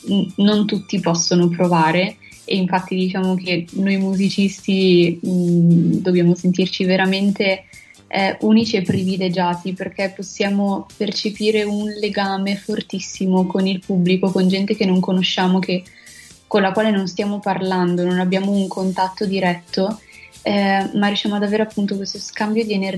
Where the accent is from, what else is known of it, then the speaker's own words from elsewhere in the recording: Novara, Piedmont, Italy; vengo da Novara. Ho 24 anni e studio musica